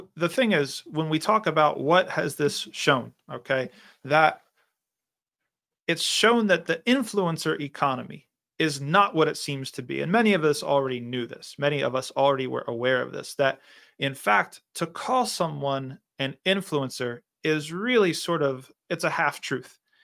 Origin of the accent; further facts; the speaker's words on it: New Jersey, United States; New Jersey natives unite. I'm also from New Jersey.